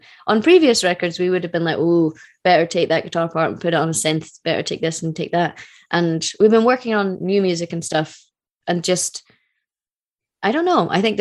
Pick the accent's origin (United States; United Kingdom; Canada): United Kingdom; as a British person